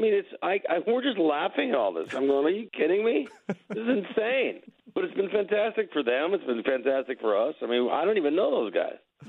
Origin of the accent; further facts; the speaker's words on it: North Hollywood, California, United States; And, like, we're from North Hollywood, dude.